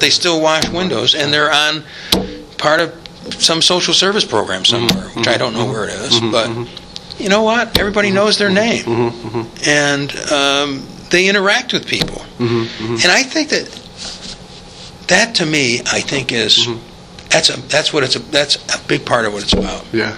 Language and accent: English; Dowdsville, United States; I thought back to growing up in Dowdsville, and we had people who were mentally quite disturbed, but who somehow we integrated them somehow into this little community.